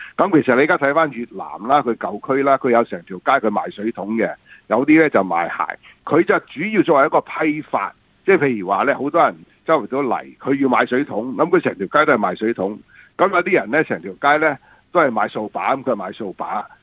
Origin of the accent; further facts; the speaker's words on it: China; moved away as an adult; now in Australia; 咁我哋中國人就叫做果欄啦